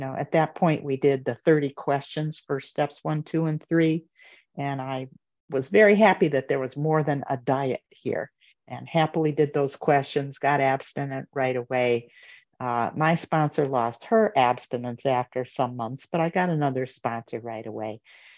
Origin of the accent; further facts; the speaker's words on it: Chicago, Illinois, United States; now in Richmond, United States; I live in Richmond, Virginia. I'll just dial it back a little bit. I'm from the Chicago suburbs, grew up there from a family that, was Jewish but had no religion going on and no spirituality going on